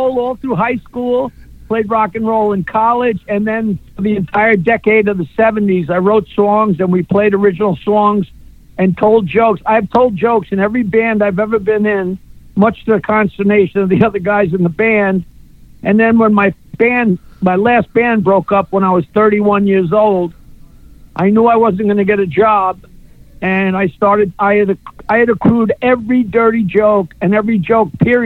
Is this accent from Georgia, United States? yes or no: no; East Norwich, New York, United States; now in Bayville, United States; I was born in Mineola Hospital and grew up in a little tiny town called East Norwich in a house that my grandfather had built in 1900.